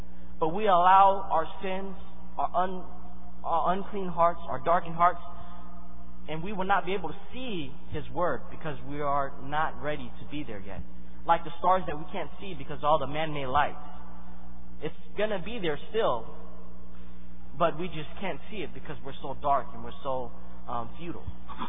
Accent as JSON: {"language": "English", "region": "Georgia", "country": "United States", "said": "When I'm in Georgia, I'm from Georgia. So when I look in the night sky, it's just the country."}